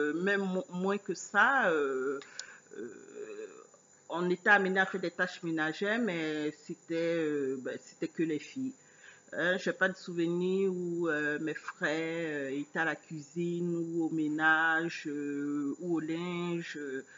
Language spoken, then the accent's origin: French; Côte d’Ivoire; Je suis originaire de l'Afrique de l'Ouest, donc de la Côte d'Ivoire, et je suis la seule fille parmi trois garçons.